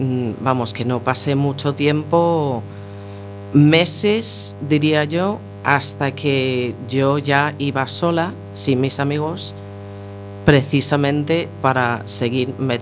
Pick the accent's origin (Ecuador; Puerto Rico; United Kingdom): United Kingdom; England; Spanish is a second language; moved away; Yo tenía un salón de juegos en mi pueblo en Inglaterra